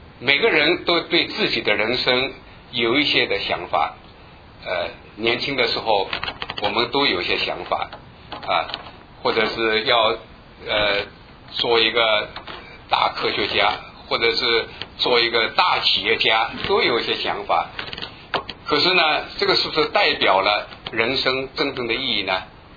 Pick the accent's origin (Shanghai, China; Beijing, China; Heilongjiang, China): Shanghai, China; moved away as an adult; also born or lived in Guangdong, China / Hong Kong; 后来我家呢从香港呢又搬到上海去了，然后我就6岁的时候就到了上海。所以在一直读书读到后来，在上海毕业了以后分配离开家到了北京